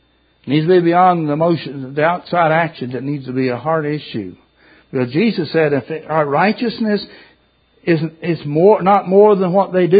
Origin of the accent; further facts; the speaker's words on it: Kentucky, United States; I grew up in Kentucky 100 years ago, I know.